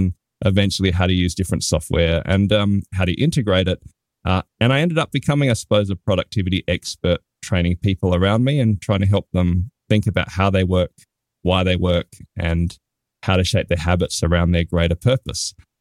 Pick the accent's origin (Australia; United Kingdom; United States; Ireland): Australia; Hobart, Tasmania; I'm from Hobart, Tasmania. So if you haven't heard of that, we're the island at the bottom of Australia, literally as far away from you as I can get.